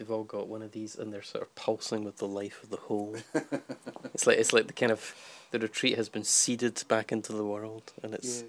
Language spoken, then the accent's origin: English; Glasgow, Scotland, United Kingdom; Glasgow, and for all the things one might say about it, that tradition of folding palms to make crosses.